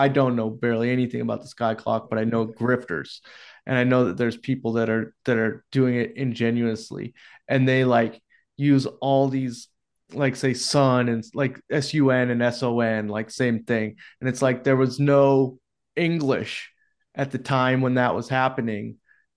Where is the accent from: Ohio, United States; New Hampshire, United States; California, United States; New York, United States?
California, United States; I had a pretty good knowledge of Spanish because I grew up in California.